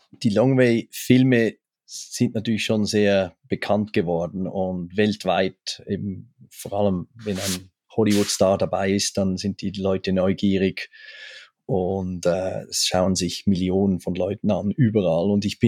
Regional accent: Switzerland; ich komme da aus der Schweiz, da ist alles immer schön sicher.

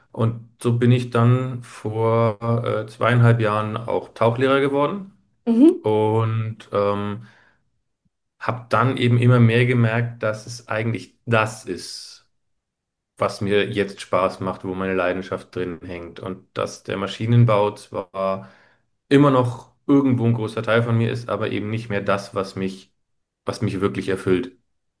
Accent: Nuremberg, Bavaria, Germany; born there; now in Erlangen, Germany; also spätestens seit ich nicht mehr als Ingenieur unterwegs bin, eigentlich alle. Bin 41 Jahre alt, geboren in Nürnberg und lebe momentan in Erlangen. Bin verheiratet und habe einen Hund.

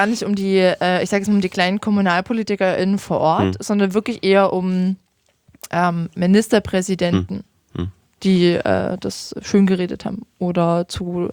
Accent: Saxony, Germany; ich komme aus dem Vogtland

